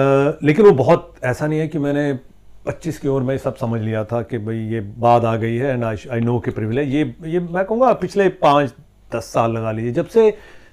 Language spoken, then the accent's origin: Hindi; North India, India; born there; x Y chromosome लेके जन्मे हैं, ब्राह्मण समाज में जन्मे हैं, नॉर्थ में जन्मा हूं